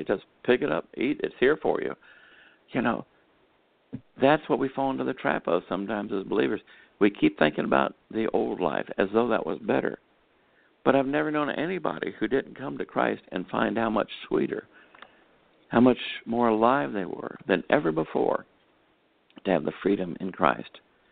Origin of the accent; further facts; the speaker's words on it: United States; but I'm an American.